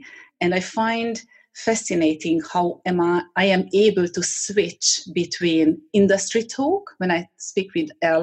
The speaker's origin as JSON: {"language": "English", "country": "Hungary", "tie": "born or raised there", "also_born_or_lived": "Albania / United Kingdom / Finland / Bahrain", "moved": "yes", "said": "Well, I'm Hungarian, born and raised in Hungary. And Hungary is a small country, so if you want to see anything, you must go abroad. So I did. I lived 10 years abroad in Albania, in the United Kingdom, in Finland, and the longest in the Middle East, in Bahrain."}